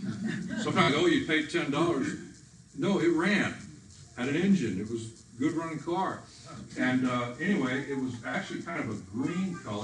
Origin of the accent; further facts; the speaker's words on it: the South, United States; I mean, I was raised in the South, you know, I was part of the Bible Belt